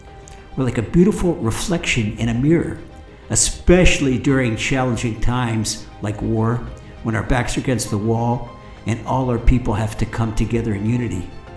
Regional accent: Ashdod, Southern District, Israel; there's barely any hate and racism in my hometown of Ashdod, especially in all the south of Israel.

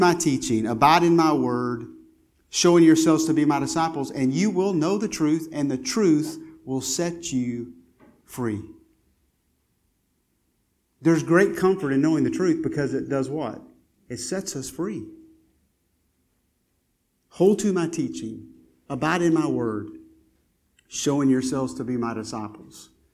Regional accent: Lubbock, Texas, United States; When I was a kid growing up in Lubbock, we would take some trips to see relatives, Mule Shoe and Spur, different places, Crosbyton

